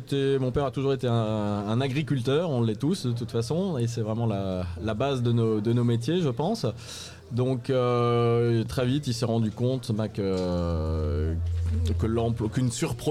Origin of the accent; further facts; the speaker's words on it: Colmar, Grand Est, France; Je viens de Colmar, d'Alsace, oui, j'ai quelques kilomètres de l'autre côté de la France, en face.